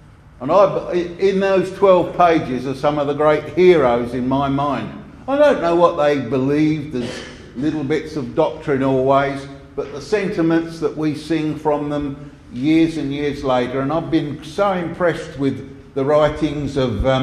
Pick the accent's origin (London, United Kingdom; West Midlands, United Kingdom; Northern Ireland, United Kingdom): London, United Kingdom; East Ham; the meeting where I grew up in London, East Ham